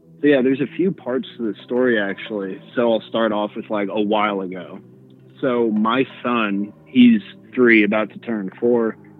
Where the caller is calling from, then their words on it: Denver, Colorado, United States; from Denver. I've called you guys before.